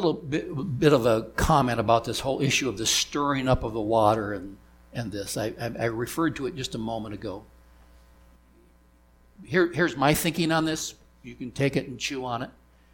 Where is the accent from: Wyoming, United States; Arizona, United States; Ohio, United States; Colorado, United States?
Wyoming, United States; Growing up in Wyoming, there was a man, a boy, who was 3 years older than me.